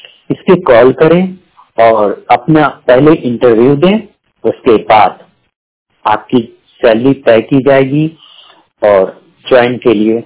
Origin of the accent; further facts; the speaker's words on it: Gopalganj, Bihar, India; गोपालगंज बिहार का रहने वाला हूं